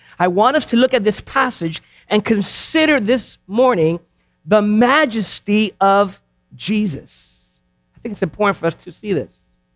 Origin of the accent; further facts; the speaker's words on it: Florida, United States; And out there, because I'm from Florida, the ocean is really just a mile and a half from my church building.